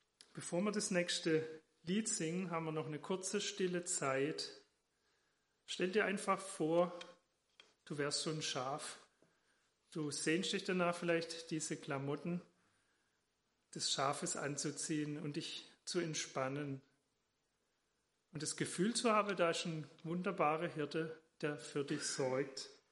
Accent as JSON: {"language": "German", "region": "Baden-Württemberg", "country": "Germany", "tie": "born or raised there", "said": "und auch hier Schwäbische Alb, oder wo ich groß geworden bin, in den Rand vom Schwarzwald, wo ich und meine Eltern lange lebten."}